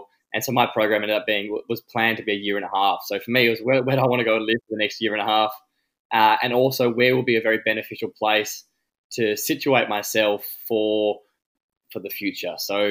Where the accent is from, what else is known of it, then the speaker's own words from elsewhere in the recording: Australia; I'm from Australia and I studied in India.